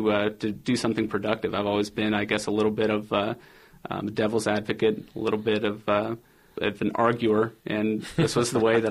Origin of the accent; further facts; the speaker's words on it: Indiana, United States; And I think that as a Muslim growing up in Indiana, one of only a few, I noticed that there were some misconceptions